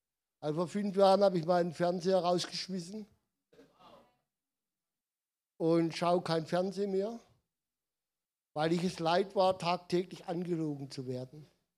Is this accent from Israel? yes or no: yes; Israel; German is a second language; now in Germany; weil ich möchte von Gründonnerstag bis Ostermontag in meiner Heimat, möchte nach Israel, ins Heilige Land.